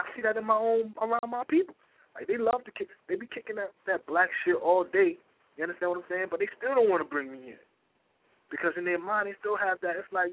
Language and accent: English; United States; born there; It's like, since I was born in America, everybody's black.